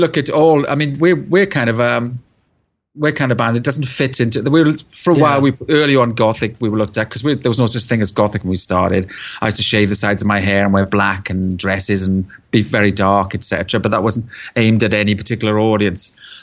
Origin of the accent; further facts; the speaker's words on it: Wales, United Kingdom; We're Welsh working class boys, you know.